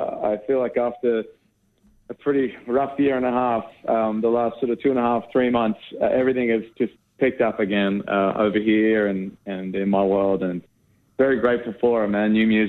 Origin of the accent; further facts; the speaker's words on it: Australia; as an Aussie, you know, I've had such a long sort of journey